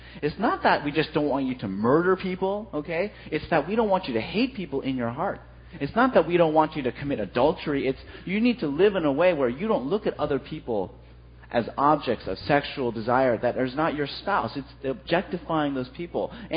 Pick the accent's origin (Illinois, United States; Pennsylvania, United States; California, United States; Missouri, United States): California, United States; Los Angeles; growing up in California. My family went on vacation, like a lot of families did in L.A.